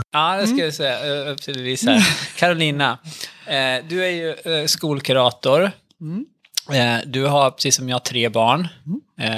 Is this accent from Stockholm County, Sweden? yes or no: no; Sundsvall, Västernorrland County, Sweden; Jag kommer från Sundsvall, kan jag säga. Jag har pluggat i Umeå.